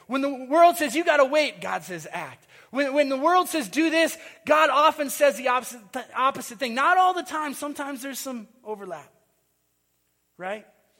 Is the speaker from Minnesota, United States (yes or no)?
yes; Minnesota, United States; We grew up lower middle class. And I would look at my friends, I'd go to their houses, and I grew up in Minnesota, and there's lots of lakes, and there's lake shore property